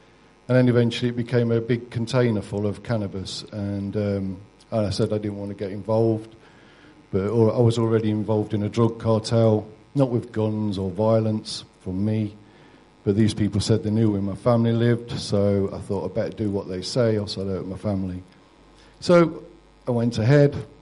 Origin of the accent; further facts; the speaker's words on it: Nottingham, East Midlands, United Kingdom; born there; I was born in Nottingham in City Hospital.